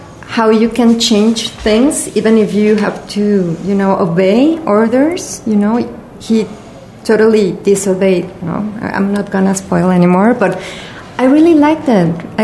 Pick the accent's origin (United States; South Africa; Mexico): Mexico; maybe because I come from Mexico and I don't have this background.